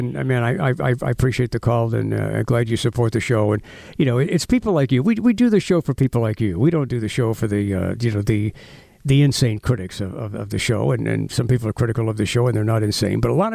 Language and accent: English; United States; And I just think that we as the American people should do a better job calling out the liars.